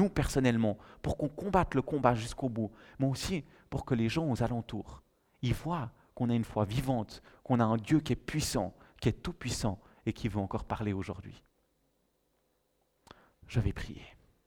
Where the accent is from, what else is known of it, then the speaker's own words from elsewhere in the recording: Vaud, Switzerland; je suis un bon vaudois, et le vaudois a trois mots d'ordre.